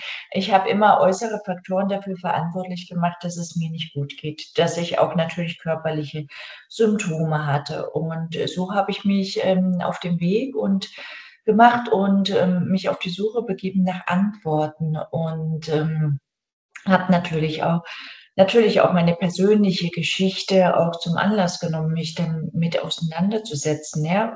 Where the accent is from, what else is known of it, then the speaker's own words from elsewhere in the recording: Erfurt, Thuringia, Germany; ich komme aus Erfurt und bin dann mit der Straßenbahn zu meiner Oma gefahren